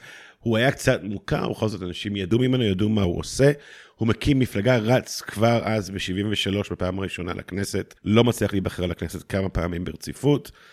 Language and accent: Hebrew; Jerusalem, Jerusalem District, Israel; ואני זוכר את זה בתור ילד ירושלמי